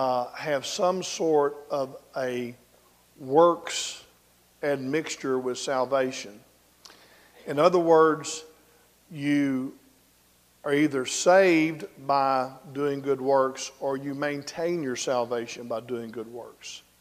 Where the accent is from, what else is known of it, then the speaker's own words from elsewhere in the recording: Valonia, Arkansas, United States; from down in Pulaski County, Maumelle, Arkansas, near my hometown of Valonia.